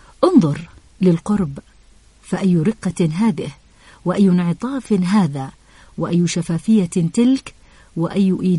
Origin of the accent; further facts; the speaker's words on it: Yemen; في بلادنا اليمن.